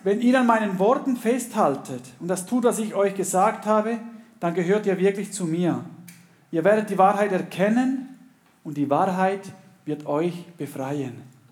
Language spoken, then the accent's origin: German; Panama; ich bin in Panama aufgewachsen